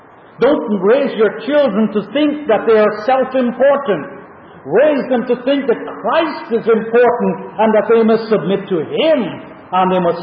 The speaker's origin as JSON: {"language": "English", "country": "Canada", "said": "as our Canadian government does"}